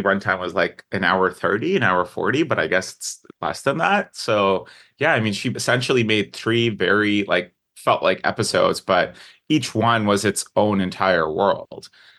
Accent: Pakistan; growing up in Pakistan, we also grow up learning about supernatural figures as just part of life.

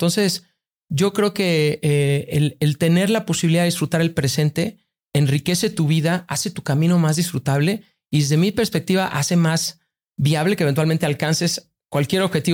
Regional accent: Tuxpan, Veracruz, Mexico; moved away as an adult; also born or lived in New York; Entonces de ahí te llevé de mi infancia en Tuxpan a Nueva York, a banca, donde pues yo decía, ahora sí ya llegué.

